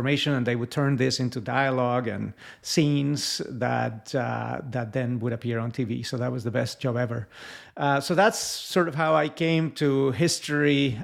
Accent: Mexico City, Mexico; English is a second language; I grew up in Mexico City, as you may know, Mexico is a very historically conscious kind of a country, or you could almost say historically obsessed. So I grew up socialized in that world

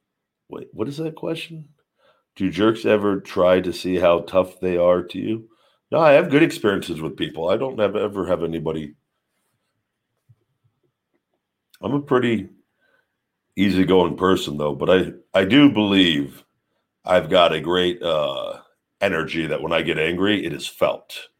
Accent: Las Vegas, Nevada, United States; But then when we were in my hometown in Vegas, they had Axel take the pinfall.

